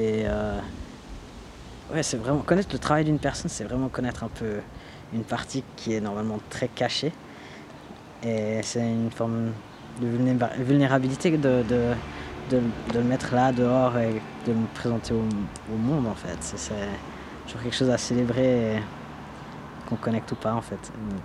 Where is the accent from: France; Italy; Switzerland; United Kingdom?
Switzerland; je suis une personne adoptée. J'ai grandi en Suisse, élevé par une famille blanche, complètement déconnecté de ma région d'origine